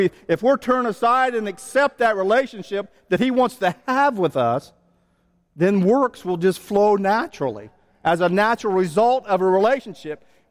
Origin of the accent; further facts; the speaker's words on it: West Virginia, United States; I grew up here in West Virginia, and you have streams